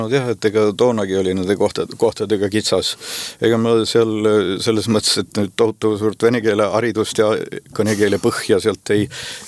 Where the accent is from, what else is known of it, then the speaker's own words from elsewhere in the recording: Muhu, Saare County, Estonia; olen ma nüüd saarlane , olen ma muhulane või mandrimees . pean ennast ikka elupõliseks muhulaseks , et mäletan lapsepõlvest , kui siia linnakooli pidi käima